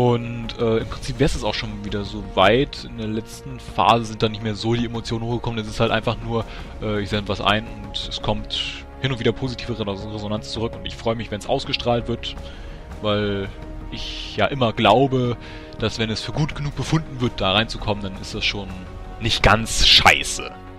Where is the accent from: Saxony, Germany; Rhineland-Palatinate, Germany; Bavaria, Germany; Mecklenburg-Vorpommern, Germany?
Mecklenburg-Vorpommern, Germany; Rostock; Einraumwohnung hier gefunden in Rostock. Also ich bin hier quasi direkt wieder in meinem Wohnort, wo ich aufgewachsen bin.